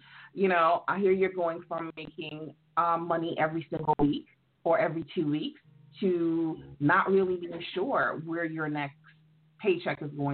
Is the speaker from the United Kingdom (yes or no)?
no; St. Croix, U.S. Virgin Islands; I'm from the U.S. Virgin Islands, St. Croix, to be specific.